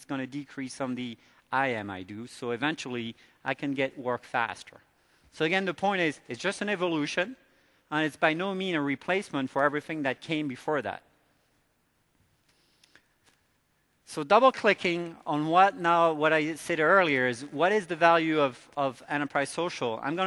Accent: France; accent: American; I should have mentioned that I am from Europe, even though I've got a thick American accent. I was born and raised in France.

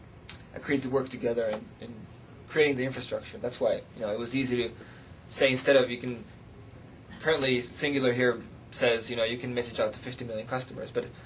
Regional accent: Finland; I'm originally from Finland.

